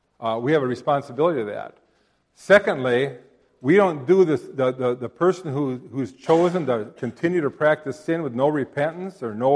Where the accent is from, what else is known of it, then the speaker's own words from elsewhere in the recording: Winnemingo, United States; I grew up in Winnemingo, pretty much Norwegians.